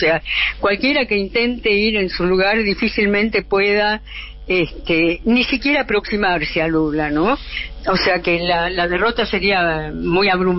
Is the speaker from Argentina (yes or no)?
yes; Argentina; now in Brazil; cuando uno vuelve al país de uno, a la ciudad de uno, recupera todo el argentinismo.